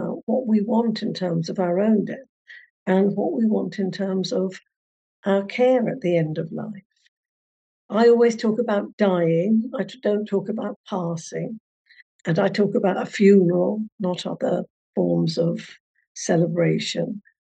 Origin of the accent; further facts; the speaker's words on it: Ireland; Now, as I said before, I'm Irish. I come from an Irish, large Irish family.